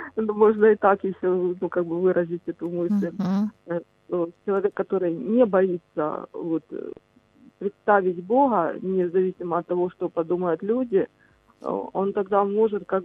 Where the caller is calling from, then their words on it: Dnipro, Dnipropetrovsk Oblast, Ukraine; я із Дніпра.